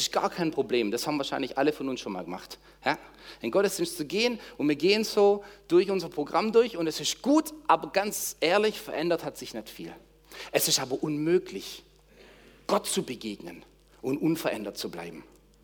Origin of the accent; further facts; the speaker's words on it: Bissing, Germany; Ich bin hier großgewachsen, aufgewachsen in Bissing.